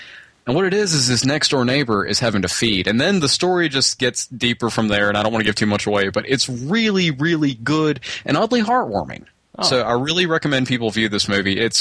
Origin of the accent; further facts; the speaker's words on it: the South, United States; accent: southern; Damn my southern accent.